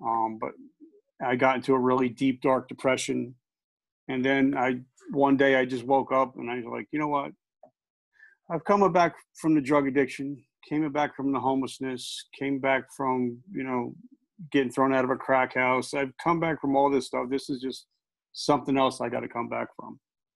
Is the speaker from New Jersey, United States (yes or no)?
yes; New Jersey, United States; And growing up in New Jersey, you know, everybody knew somebody that worked there, had families that worked there.